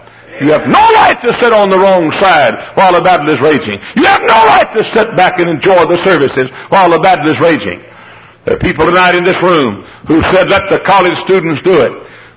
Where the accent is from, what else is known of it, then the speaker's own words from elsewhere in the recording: Dallas, Texas, United States; And I was preaching in my hometown area. I grew up in Dallas.